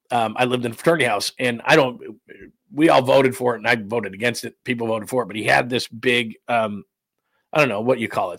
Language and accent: English; California, United States; I grew up in Southern California, so when we would go out, we'd see snakes all the time.